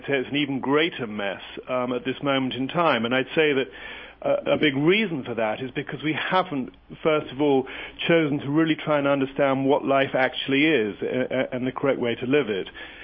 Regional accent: England, United Kingdom; now in United States; you can tell that I'm English.

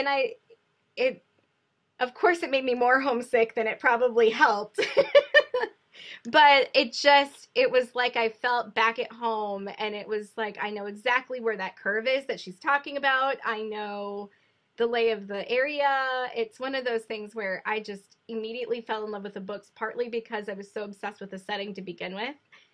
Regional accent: Minnesota, United States; being a Minnesota girl, I claim Minnesota is my home state. I've lived in several others, but being a Minnesota girl

